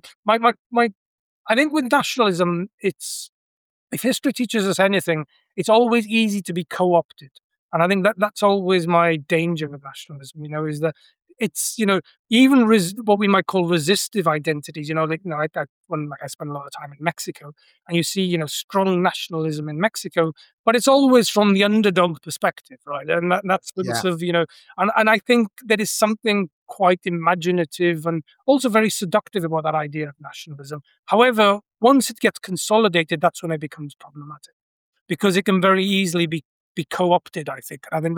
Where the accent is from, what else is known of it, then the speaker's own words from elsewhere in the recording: Wales, United Kingdom; But then what was interesting was when I actually told people that I was actually from the South Wales Valleys, nobody had a bloody clue where it was, right?